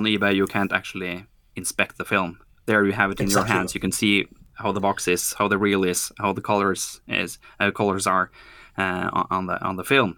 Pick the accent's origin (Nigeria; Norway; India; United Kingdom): Norway; Me and myself, I'm coming from Norway, and we have a little group of Norwegians coming every year.